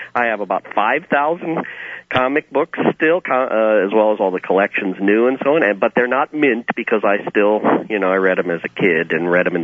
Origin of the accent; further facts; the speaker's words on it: Chicago, Illinois, United States; moved away as an adult; now in Europe; I come from Chicago, actually, or from Illinois. I've been in Europe for about 20 years now. I came here chasing my wife.